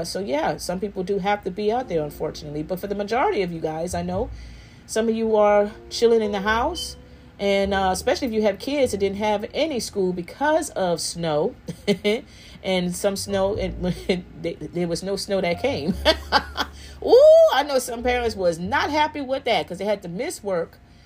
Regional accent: New Jersey, United States; You know, I'm from New Jersey. So, you know, we get that kind of snow every so often. You know, as a child growing up, we got hit with snow like that, you know.

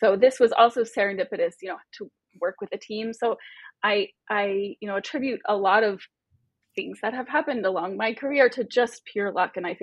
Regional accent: Rhode Island, United States; So I grew up in Rhode Island and I was doing a high school English project where I had to go to the library and like look up references.

